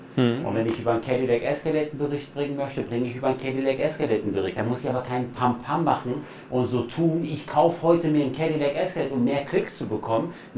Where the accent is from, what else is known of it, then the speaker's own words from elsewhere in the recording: Bielefeld, North Rhine-Westphalia, Germany; Also ich finde es ja sehr schade als Bielefelder